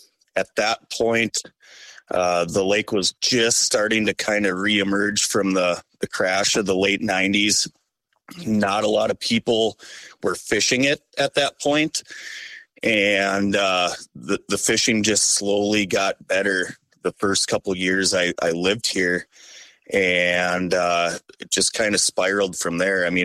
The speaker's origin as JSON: {"language": "English", "region": "Minnesota", "country": "United States", "tie": "born or raised there", "said": "It's funny you say that, because I grew up in West Central Minnesota, just on the edge of Otter Tail County, the next county over."}